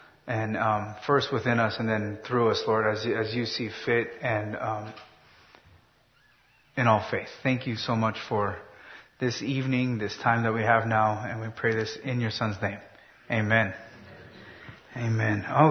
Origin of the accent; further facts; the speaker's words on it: California, United States; One of the things is I grew up in Southern California.